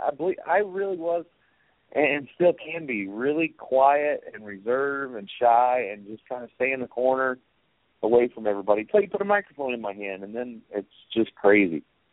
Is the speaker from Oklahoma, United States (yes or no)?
yes; Oklahoma, United States; accent: Oklahoma; With my Oklahoma accent or hillbilly accent, whatever you want to call it, me saying good day, mate, just doesn't work.